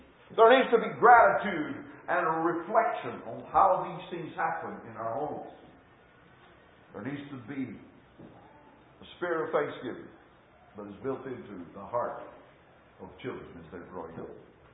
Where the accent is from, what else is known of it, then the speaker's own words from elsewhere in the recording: United States; when we as an American people who have been so privileged by what we financially are able to have